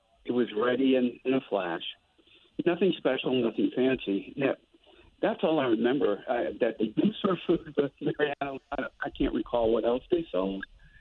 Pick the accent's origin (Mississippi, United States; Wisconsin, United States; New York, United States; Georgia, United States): Mississippi, United States; born there; You know, I was born in Mississippi, and so is Archie.